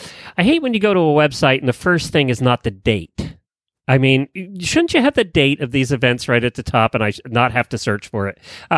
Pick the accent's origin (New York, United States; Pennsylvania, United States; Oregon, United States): Pennsylvania, United States; having been a country boy all my life, growing up in Lancaster County, Pennsylvania, right, with the Amish.